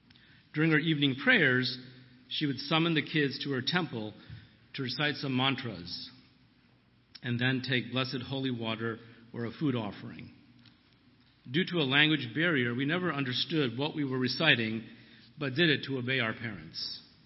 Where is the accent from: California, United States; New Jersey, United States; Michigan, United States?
New Jersey, United States; I grew up in New Jersey in what I consider to be a very traditional Hindu-American household, with loving parents and a younger brother and sister.